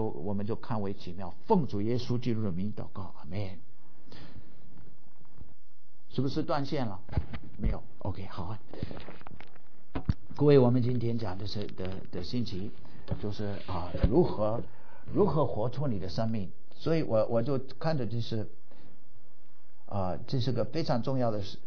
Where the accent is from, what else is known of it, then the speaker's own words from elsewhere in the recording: North Dakota, United States; 我本来是我们家乡的北大科特州的大学里头的学生，有一次回到家乡了，打工